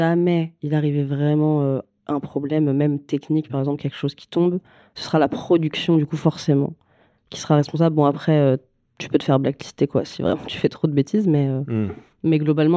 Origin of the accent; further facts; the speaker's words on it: Lyon, Auvergne-Rhône-Alpes, France; moi, je viens de Lyon